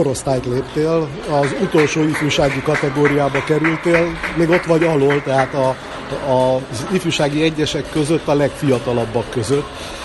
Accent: Târgu Mureș, Mureș County, Romania; Ilyenkor fáj az ember lelke marosvásárhelyiként

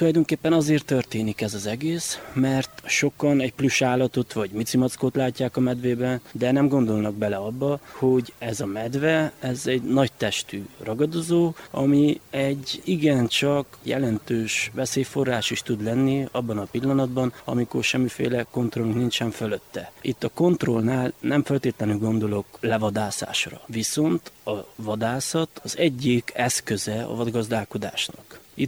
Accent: Mădăraș, Harghita, Romania; erdő- és vadgazdamérnök, Csíkmadarasról

